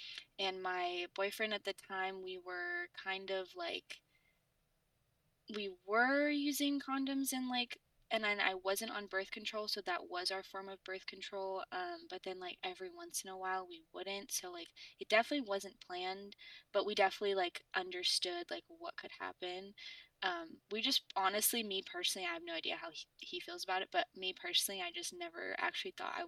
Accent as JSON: {"language": "English", "region": "Washington", "country": "United States", "also_born_or_lived": "Arizona", "said": "I'm 24. I had Raya when I was 23, and she is my first child. I am originally from Washington."}